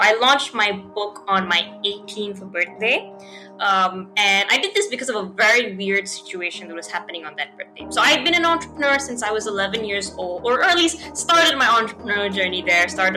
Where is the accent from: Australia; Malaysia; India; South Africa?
Malaysia; now in United States; I'm from Malaysia, so definitely a culture shock. It's literally as far away from Pennsylvania as you can get without turning back around the world.